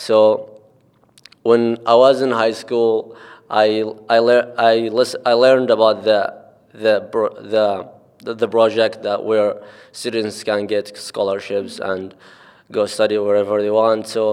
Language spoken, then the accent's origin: English; Oman; English is a second language; now in Dubai, United Arab Emirates; I'm from Oman. I'm originally from Oman. I live now in Dubai with my brother.